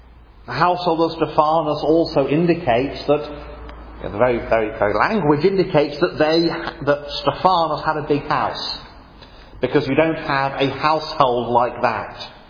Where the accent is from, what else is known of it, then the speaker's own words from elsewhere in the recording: England, United Kingdom; Now we don't, now we're English, we don't do that kind of thing.